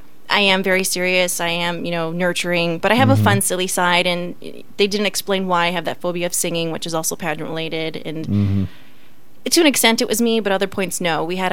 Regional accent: Chicago, Illinois, United States; we had really terrible weather that day, which typical Chicago.

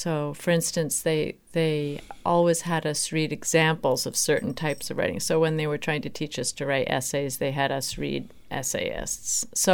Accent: New York City, New York, United States; born there; I was born in Manhattan in New York City.

